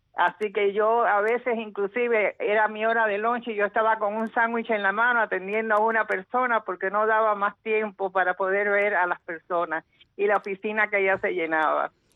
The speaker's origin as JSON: {"language": "Spanish", "country": "Cuba", "moved": "yes", "lives_now": "United States", "said": "Todos somos cubanos, yo quiero a Cuba, como lo digo cada vez que pienso en Cuba y pienso el momento en que yo me estaba alejando en aquel avión que venía para acá, para los Estados Unidos."}